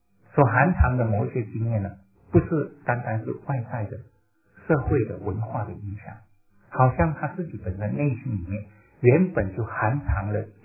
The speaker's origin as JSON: {"language": "Chinese", "country": "Malaysia", "said": "我们做华人，我从马来西亚过来，"}